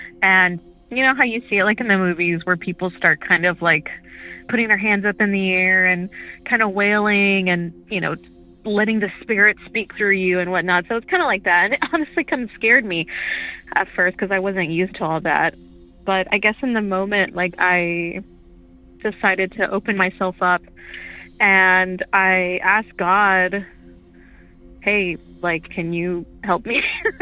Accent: San Antonio, Texas, United States; Hi, Derek. … I'm from San Antonio, Texas.

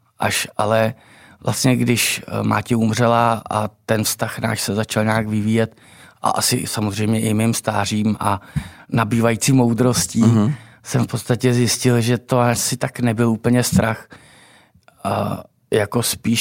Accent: České Budějovice, South Bohemian Region, Czechia; rodák jsem z druhé strany, řekněme z jiného směru. Rodák jsem přímo z Budějovic, ale směrem vlastně na Novohradský hory jsme měli chalupu, kde jsem trávil vlastně svoje dětství kompletně.

